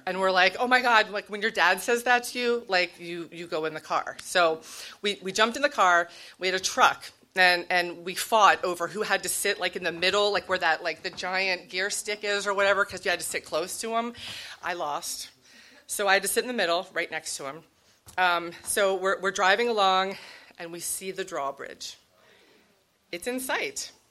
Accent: Maryland, United States; So we grew up on the Eastern Shore, my grandmother lived in Baltimore.

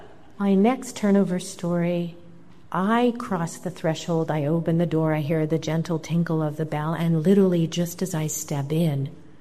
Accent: New York City, New York, United States; But I grew up in New York City, and I lived in a really small apartment where my parents still lived, also known as rent control.

